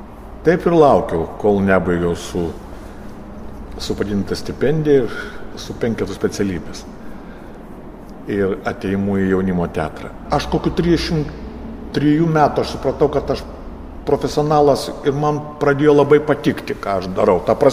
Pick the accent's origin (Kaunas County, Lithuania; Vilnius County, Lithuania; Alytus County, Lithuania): Kaunas County, Lithuania; Kaunas; gimiau tokiam ypatingam rajone, Šančiuose aš užaugau.